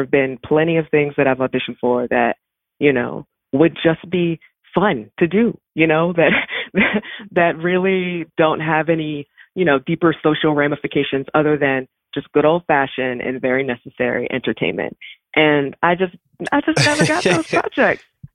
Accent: Baltimore, Maryland, United States; I am from Baltimore. I grew up on Rolling Road in Woodlawn. And my dad presently lives in Catonsville, so Baltimore County, that side. But yeah, I grew up in Baltimore and I went to school in Howard County.

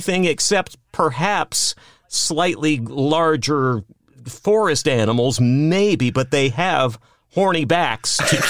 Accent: Texas, United States; Now, I grew up in Texas, and there is such a thing as the Texas horned frog

